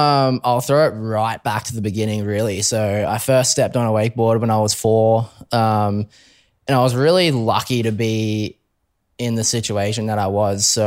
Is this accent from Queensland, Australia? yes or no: yes; Brisbane, Queensland, Australia; So Brisbane boy, born and raised, always grew up in Brisbane. And I guess, for me, I was always near the water. So, I grew up on the river.